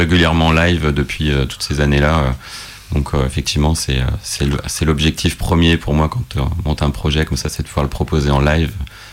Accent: Saint-Étienne, Auvergne-Rhône-Alpes, France; Moi, je viens de Saint-Étienne, et maintenant, voilà, ça fait.

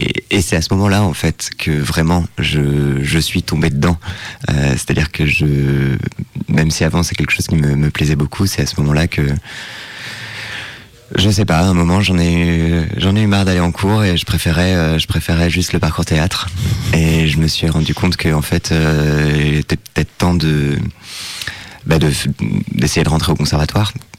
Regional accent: Nantes, Pays de la Loire, France; Je viens de Nantes.

